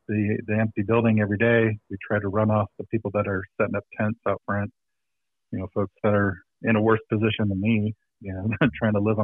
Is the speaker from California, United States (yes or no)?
yes; California, United States; if I wasn't in my hometown and I was so attached, the building that I'm in is where my parents used to go after work together.